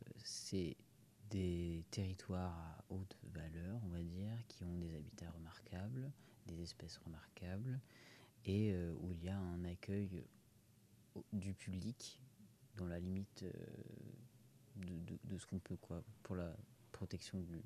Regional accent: Centre-Val de Loire, France; moi, je viens pas de l'Indre-et-Loire. Mmh. Je viens du Cher, qui est plus loin.

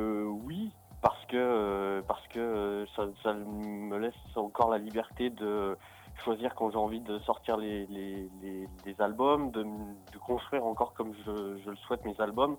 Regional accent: Saint-Étienne, Auvergne-Rhône-Alpes, France; je suis de Saint-Etienne.

